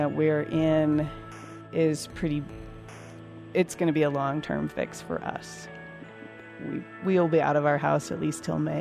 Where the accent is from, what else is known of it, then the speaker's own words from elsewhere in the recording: Alaska, United States; moved away as an adult; I was born and raised in Alaska, and I went to college, you know, in the lower 48, but this was the first time I'd actually lived here